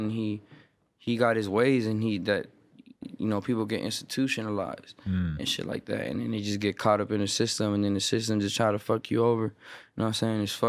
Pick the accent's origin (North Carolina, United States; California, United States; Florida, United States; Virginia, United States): Florida, United States; Man, I'm from Florida, so I fuck with … music heavy, bro.